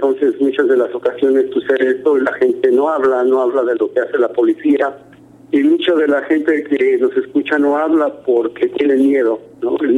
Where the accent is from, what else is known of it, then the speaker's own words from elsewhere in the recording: Mexico; Nosotros somos de México y en México se vive una cuestión de violencia